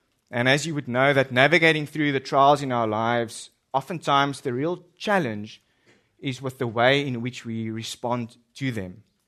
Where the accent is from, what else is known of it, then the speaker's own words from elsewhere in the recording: South Africa; I'm from South Africa. And so maybe this is a good time to remind you that if I speak differently, where I am from, you guys are the ones with the accent.